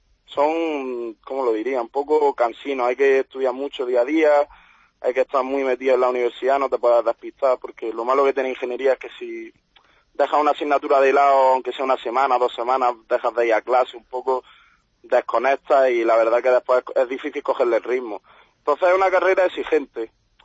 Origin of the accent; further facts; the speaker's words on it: La Herradura, Andalusia, Spain; mis padres tienen un restaurante en mi pueblo, yo soy de La Herradura, de Granada